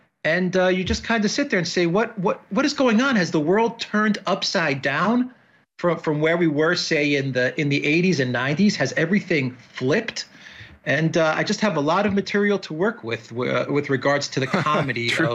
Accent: United States; also born or lived in Cyprus; Well, I'm of Greek Cypriot origin, though I was raised in the United States. I spent much of my life in the U.S., so I have a love for America.

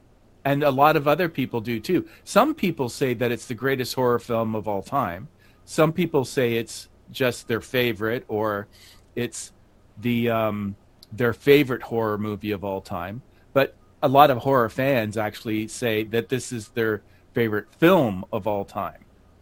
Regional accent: Canada; but you got to remember, I'm Canadian.

